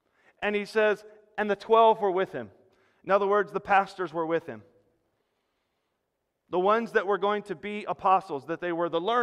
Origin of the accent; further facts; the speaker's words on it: El Monte, California, United States; but that's probably because I'm from El Monte.